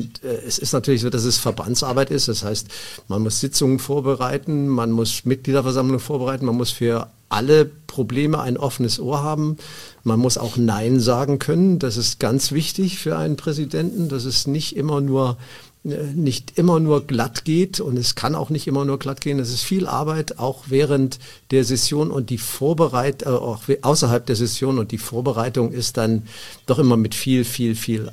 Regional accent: Leipzig, Saxony, Germany; Ich stamme ja aus Leipzig, ich bin Leipziger

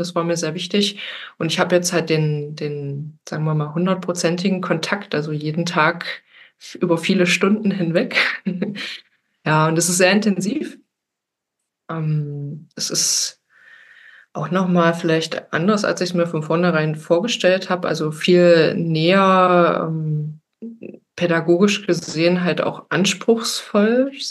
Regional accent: Dessau, Saxony-Anhalt, Germany; Ich komme aus dem beschaulichen Örtchen Dessau in Sachsen-Anhalt. Bin sozusagen gebürtige Dessauerin, habe es hier auch eigentlich nie weggeschafft. Also bin schon immer hier.

